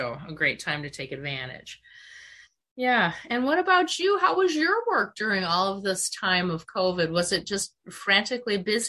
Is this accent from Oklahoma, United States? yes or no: no; Minnesota, United States; For example, I'm from Minnesota, and we had a lot more reds and golds, and here it's more golds and greens.